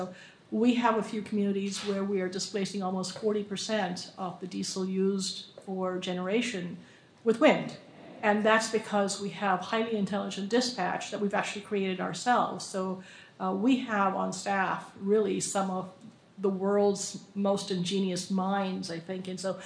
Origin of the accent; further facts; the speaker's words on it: New Delhi, Delhi, India; moved away; Cordova was my home many years ago. It was where I immigrated. I come from India, and I came from New Delhi and literally moved here.